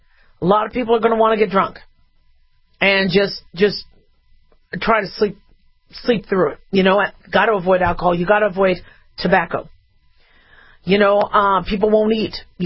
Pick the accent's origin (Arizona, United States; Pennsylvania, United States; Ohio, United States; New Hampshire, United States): Arizona, United States; Phoenix; I grew up in Phoenix. I've watched Phoenix grow. It's huge. Phoenix it's a beautiful desert.